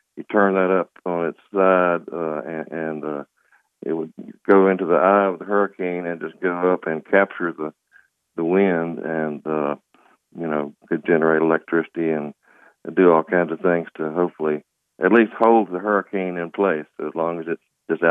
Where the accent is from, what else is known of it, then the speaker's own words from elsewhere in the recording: Clemson, South Carolina, United States; I grew up right there on the Clemson campus.